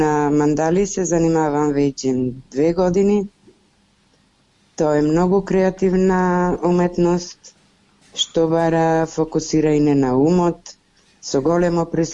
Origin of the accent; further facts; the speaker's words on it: Prilep, Pelagonia, North Macedonia; од Прилеп.